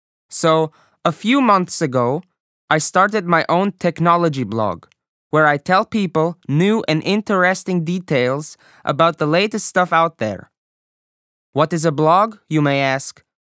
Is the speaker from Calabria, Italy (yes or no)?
no; Bologna, Emilia-Romagna, Italy; I come from Bologna.